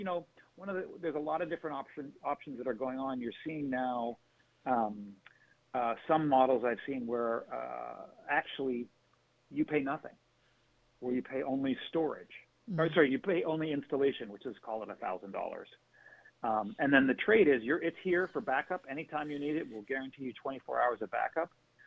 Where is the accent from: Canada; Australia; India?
Canada; now in Boston, United States; I'm in Boston, as I mentioned before, originally I'm from Canada.